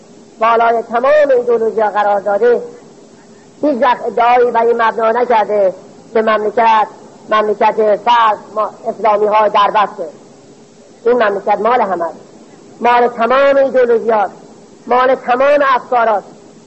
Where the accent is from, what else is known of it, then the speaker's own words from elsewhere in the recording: Iran; به عنوان یک ایرانی، بلکه به عنوان یک هموطن